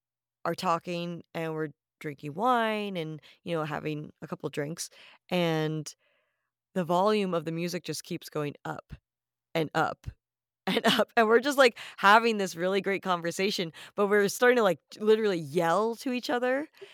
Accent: Rhode Island, United States; I'm a seafood girl, but you know, growing up in Rhode Island, you kind of have to be.

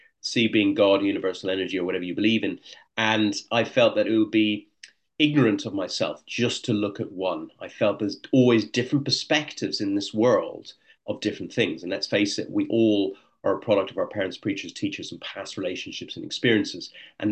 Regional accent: Ireland; I actually came over to Ireland because I'm Irish originally, but my parents were living back in Ireland.

